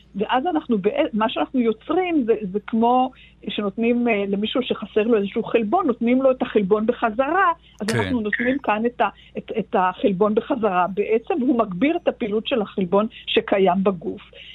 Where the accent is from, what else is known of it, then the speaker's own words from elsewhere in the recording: Jerusalem, Jerusalem District, Israel; אני ירושלמית במקור.